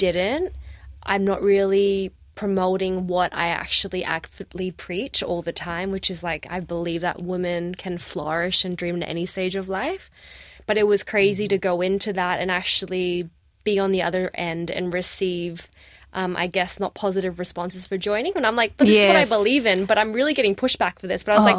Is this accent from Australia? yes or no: yes; Australia; I'm from Australia. I'm so chill.